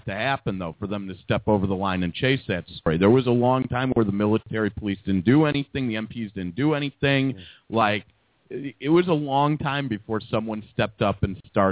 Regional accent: United States; so for me as an American, I watched this and that's how I criticized it.

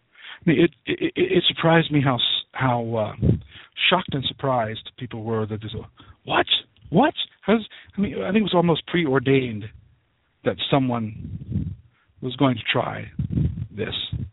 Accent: Ohio, United States; It could happen here in my home state of Ohio.

